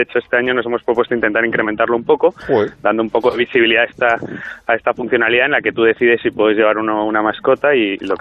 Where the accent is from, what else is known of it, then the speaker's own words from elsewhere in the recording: Madrid, Community of Madrid, Spain; Pues el apellido viene de Eibar, yo soy de Madrid, pero me debo tener algún ascendiente que está que nació en Eibar y el apellido es vasco.